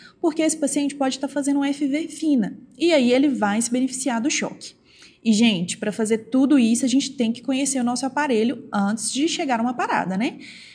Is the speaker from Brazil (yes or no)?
yes; Belo Horizonte, Minas Gerais, Brazil; eu me formei na Federal de São João del Rei, eu sou de Belo Horizonte